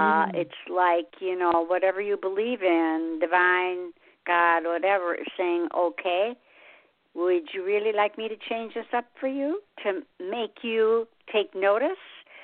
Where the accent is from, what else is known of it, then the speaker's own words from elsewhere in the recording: Michigan, United States; moved away; because I'm from the north. I'm from Michigan, and we came down here. My son was down here.